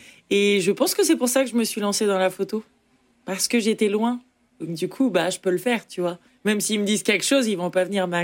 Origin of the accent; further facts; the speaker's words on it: Normandy, France; now in New York, United States; Moi, je suis française, je viens de Normandie et je suis photographe à New York. Je vis dans le Queens, à la limite à deux blocs de Brooklyn